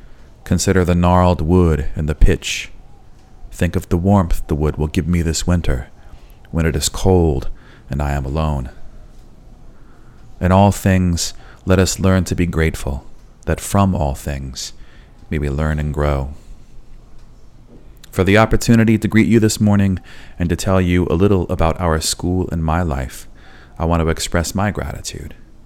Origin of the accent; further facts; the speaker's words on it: Cave Junction, Oregon, United States; I grew up in Southern Oregon, in a small timber town called Cave Junction.